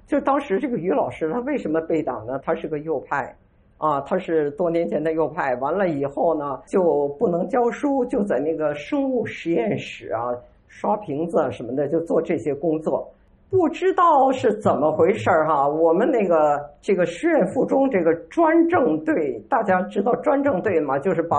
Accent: Huaibei, Anhui, China; 我家老家淮北，就是安徽的淮北

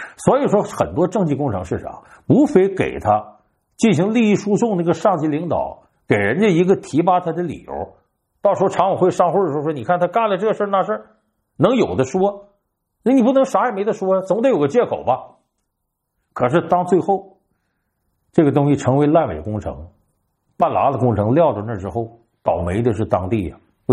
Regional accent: Northeast China, China; 你看我的老家东北有很多的这个地方的县城或者是县级市

